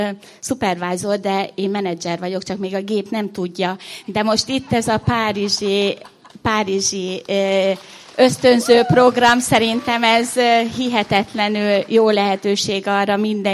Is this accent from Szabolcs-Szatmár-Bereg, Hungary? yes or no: yes; Szabolcs-Szatmár-Bereg, Hungary; én egy szabolcsi kis faluban nőttem föl, anyukám ötünket nevelt egyedül, nagyon szegényes körülmények között